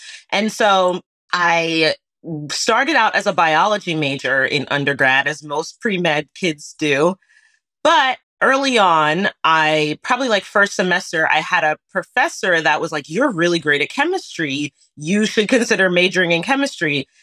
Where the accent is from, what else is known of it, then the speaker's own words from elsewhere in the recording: New Jersey, United States; now in Brooklyn, United States; But yes, I'm from New Jersey. So I grew up, my dad worked in the city my whole life.